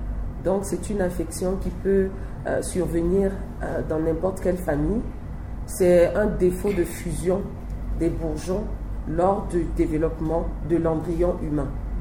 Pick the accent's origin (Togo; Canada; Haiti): Togo; now in Central African Republic; C'est vrai que je suis togolaise, mais je suis centrafricaine aussi, parce que mon mari est centrafricain, donc je vis ici en République centrafricaine.